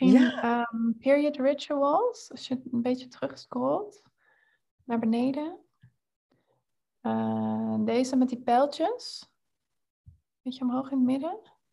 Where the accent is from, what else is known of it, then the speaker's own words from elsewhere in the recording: Netherlands; wij schoten gewoon allemaal vol als Hollanders daar in de kamer